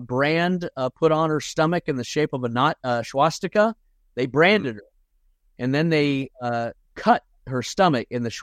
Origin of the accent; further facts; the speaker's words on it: United States; Yeah, we're American, but we're also Scottish, and we celebrate our unique culture as Scottish in the Scottish Highland Games.